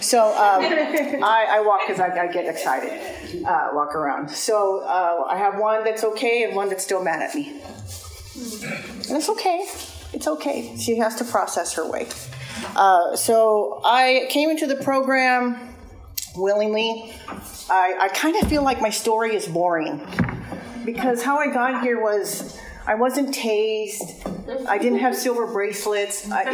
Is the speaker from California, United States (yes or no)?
yes; Santa Ana, California, United States; I am from Orchid Santa Maria.